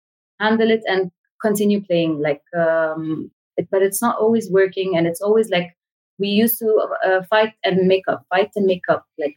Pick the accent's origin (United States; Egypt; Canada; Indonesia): Egypt; I'm a mom of two daughters and I come from Egypt. I'm in Egypt right now in Cairo.